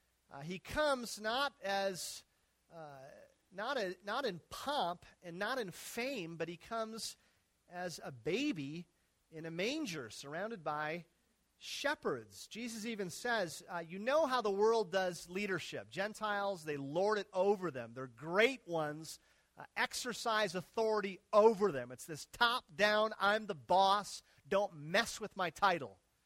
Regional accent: Minnesota, United States; It reminds me of a game I remember playing growing up in Minnesota when the snow plows would come through our town.

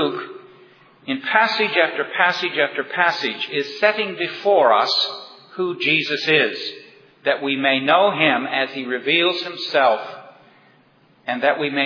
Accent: New Zealand; As you have been informed, I come from New Zealand.

